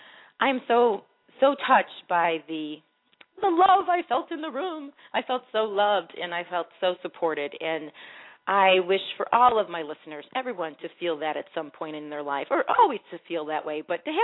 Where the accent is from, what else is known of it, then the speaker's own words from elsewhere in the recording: Chicago, Illinois, United States; now in Naperville, United States; My hometown is from Northwest Side of Chicago. You all knew that, but I've been in Naperville for 20 years and just love it here.